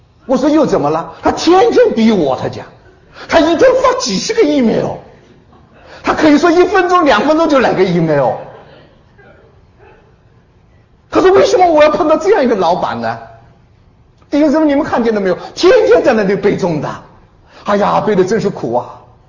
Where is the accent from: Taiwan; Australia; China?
China; now in United States; 今天我从大陆来到美国就是这样